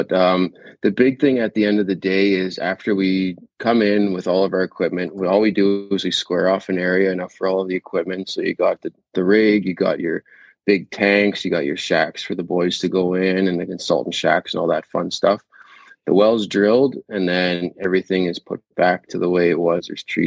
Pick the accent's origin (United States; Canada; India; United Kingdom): Canada; Charlottetown, Prince Edward Island; now in Toronto, Canada; I'm from the East Coast of Canada. so they call it the Maritimes. So I'm from Charlotte. I live in Prince Edward Island